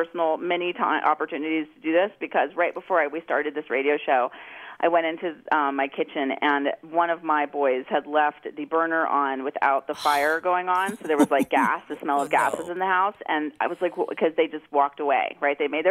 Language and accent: English; Washington, District of Columbia, United States; to some of the wealthiest private schools where I grew up in Washington, D.C.